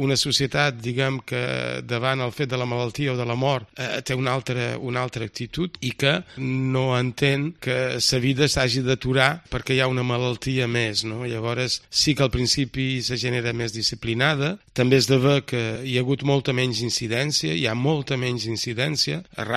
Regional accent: Caló, Catalonia, Spain; quan jo era petit a Caló sortíem amb una rodiola a demanar.

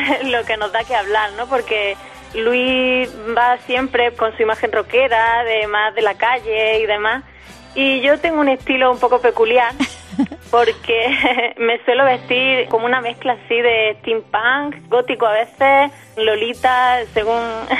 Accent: Granada, Andalusia, Spain; Sí, somos de Granada.

